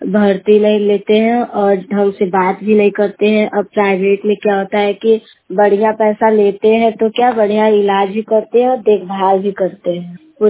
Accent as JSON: {"language": "Hindi", "town": "Jiwanauri", "region": "Uttar Pradesh", "country": "India", "said": "और उम्र 45 है। मैं जिला मिर्जापुर की रहने वाली हूँ। मेरा गांव जीवनौड़ी है। मेरा ब्लॉक सिटी है। मैं बहुत गरीब हूँ।"}